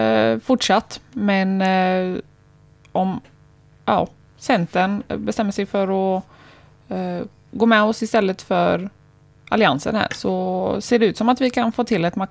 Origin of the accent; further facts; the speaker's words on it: Gothenburg, Västra Götaland County, Sweden; Vi är ju från Göteborg, så vi pratar med lite Göteborgs perspektiv här.